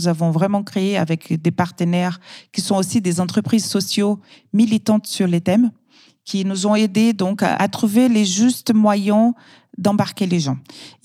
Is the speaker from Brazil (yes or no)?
yes; Brazil; now in France; je suis brésilienne et j'ai d'autres nationalités. Je suis aussi italienne et française et j'habite en France depuis 20 ans.